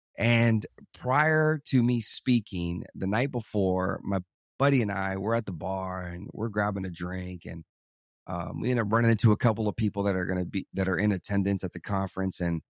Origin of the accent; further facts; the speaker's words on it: Arkansas, United States; I grew up in Arkansas, and there was a thing called capital punishment